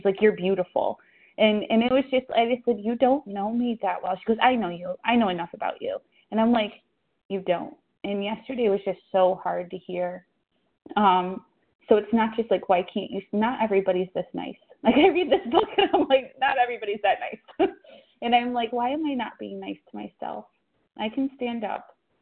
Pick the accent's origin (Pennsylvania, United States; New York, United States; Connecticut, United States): Connecticut, United States; Thank you so much for leading today. I'm from Connecticut.